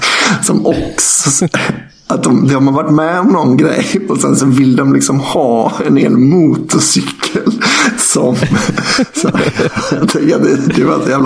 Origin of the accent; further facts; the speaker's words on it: Kungälv, Västra Götaland County, Sweden; de som bor kvar i Kungälv, alltså där jag är från.